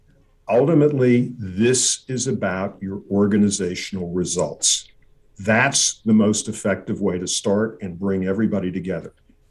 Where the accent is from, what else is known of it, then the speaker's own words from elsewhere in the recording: United States; I am a, in terms of ethnicity, an Eastern European Jewish person.